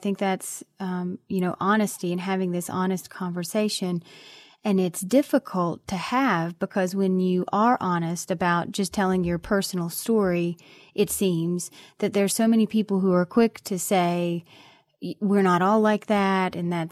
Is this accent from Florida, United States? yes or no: no; West Virginia, United States; I still live here in West Virginia, and I'm still very proud to say that I'm an Appalachian, and I still love my family very much.